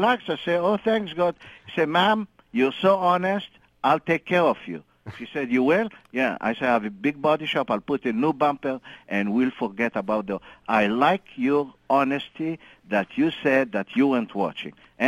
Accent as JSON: {"language": "English", "town": "Valencia", "region": "California", "country": "United States", "said": "…, I'm from Valencia, California."}